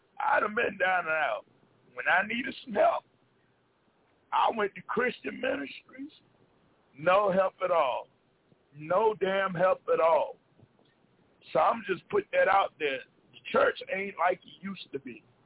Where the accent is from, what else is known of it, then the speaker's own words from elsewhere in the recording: the South, United States; I come from the South.